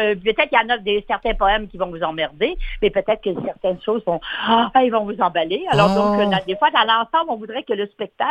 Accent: Quebec, Canada; Pas juste nous, en tant que Québécois.

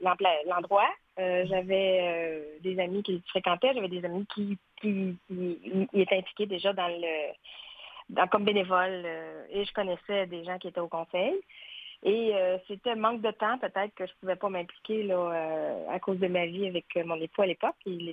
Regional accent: Quebec City, Quebec, Canada; also born or lived in Montreal; Je suis native de Québec. En fait, j'ai vécu 35 ans à Montréal.

